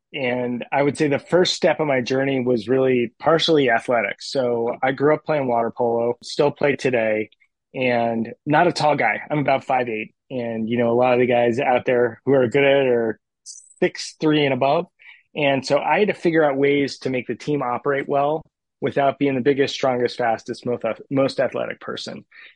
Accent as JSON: {"language": "English", "region": "California", "country": "United States", "tie": "born or raised there", "said": "I grew up in the Bay Area. So I've done a couple stints elsewhere, but made my way back."}